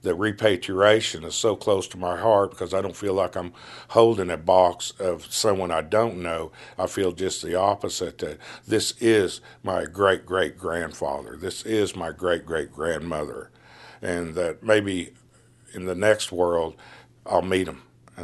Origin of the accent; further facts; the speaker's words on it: Hominy, Oklahoma, United States; I'm from the Hominy Indian Village on the Osage Reservation in Hominy, Oklahoma.